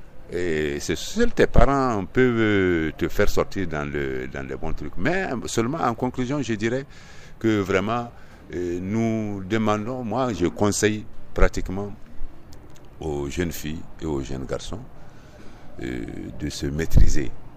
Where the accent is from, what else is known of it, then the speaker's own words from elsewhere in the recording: Mali; Mais chez nous, au Mali, le sexe, c'est quelque chose.